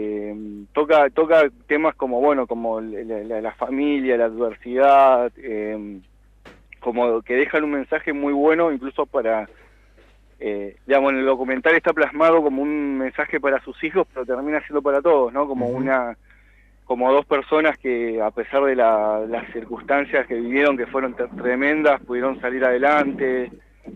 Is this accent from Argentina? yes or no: yes; Santa Fe, Argentina; now in Buenos Aires, Argentina; yo soy de Santa Fe, aunque hace mucho tiempo que vivo acá en Buenos Aires.